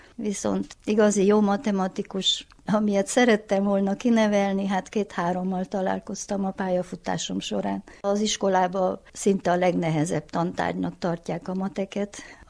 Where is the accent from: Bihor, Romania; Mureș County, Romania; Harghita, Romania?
Mureș County, Romania; Székes; also born or lived in Reghin; Székes szülőfalum elsősorban. 9. koromban mentem el innen, mert Szászregenbe végeztem a liceumot, és épp a nyári vakációba ültem itthon egy keveset, akkor is kirándulgattunk, meg osztálytársaimnál voltam. Utána főiskolára kerültem Vásárhelyre, ott is bentlakásban laktam